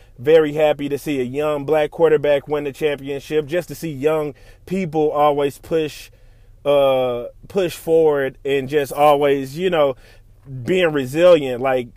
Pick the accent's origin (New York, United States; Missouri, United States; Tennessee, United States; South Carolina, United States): Missouri, United States; St. Louis; Just growing up in St. Louis, man, you just know a bunch of Kansas City Chiefs fans because St. Louis has a bunch of Kansas people that live here, you know.